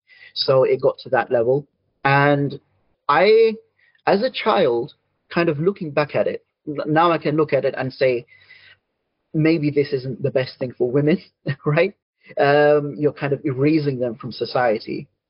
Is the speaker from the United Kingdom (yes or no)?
yes; London, United Kingdom; I was born in London, born and raised. I'm still living in London, in fact. And my parents came from Pakistan, both of them.